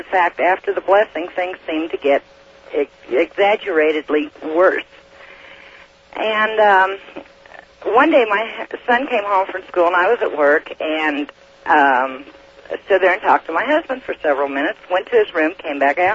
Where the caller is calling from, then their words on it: Red Desert, Wyoming, United States; Red Desert, Wyoming, but my residence is in Oregon.